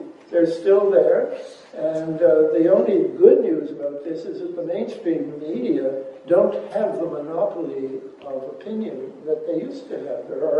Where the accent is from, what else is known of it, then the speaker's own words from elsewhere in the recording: Canada; And as a Canadian, I really agonized about NAFTA when it was negotiated.